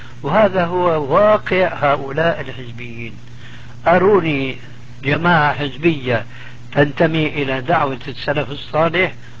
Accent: Syria; وهو يشير إلى بلدي يعني سوريا إلى آخره.

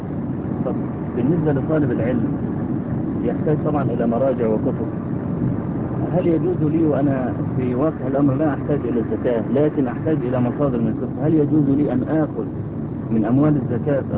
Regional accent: Egypt; يعني احنا عندنا في مصر الموظف ياخذ 40 جنيه مثلا او 50

